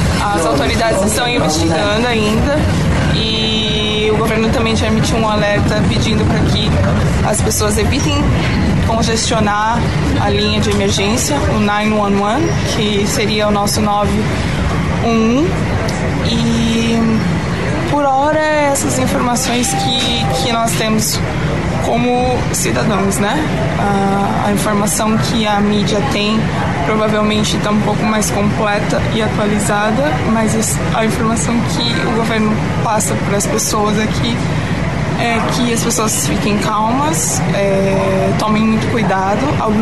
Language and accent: Portuguese; Brazil; now in Toronto, Canada; eu sou brasileira e moro aqui em Toronto há um pouco mais de um ano agora.